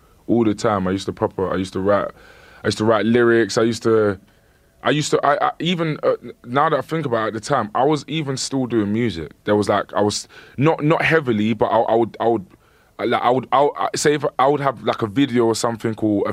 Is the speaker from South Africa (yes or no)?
no; London, United Kingdom; Yeah, and plus, because I'm from London, it was even madder.